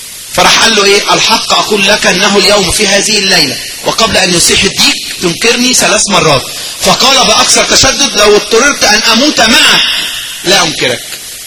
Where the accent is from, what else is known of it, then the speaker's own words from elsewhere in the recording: Egypt; يا جماعه انا جاي من مصر اقول لكم محاضره